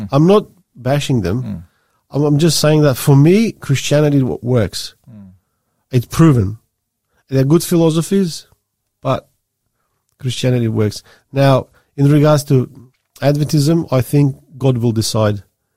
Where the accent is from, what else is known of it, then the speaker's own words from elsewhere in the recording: Australia; here as an Australian